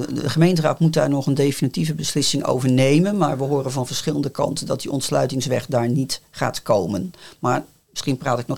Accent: Rotterdam, South Holland, Netherlands; now in Sommelsdijk, Netherlands; Ik ben van oorsprong een overkanter. Ik kom uit Rotterdam, maar ik woon hier inmiddels al 37 jaar.

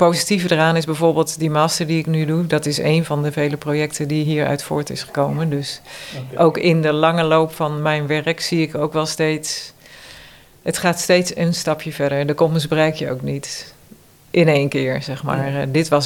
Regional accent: Netherlands; zegt ze dan tegen mij als Nederlander

